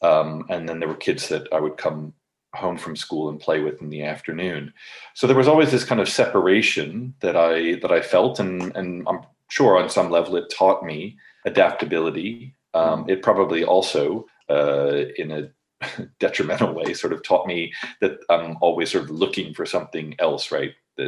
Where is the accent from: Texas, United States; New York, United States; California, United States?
California, United States; born there; I was born in California, and I think we spent about 3 weeks there before we drove across country because my father was stationed there during the Vietnam War.